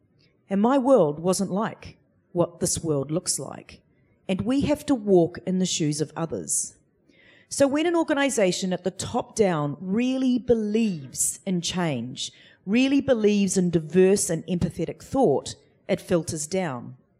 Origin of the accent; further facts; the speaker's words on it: Gisborne, New Zealand; now in Auckland, New Zealand; when I grew up in Gisborne and left my whānau and came to Auckland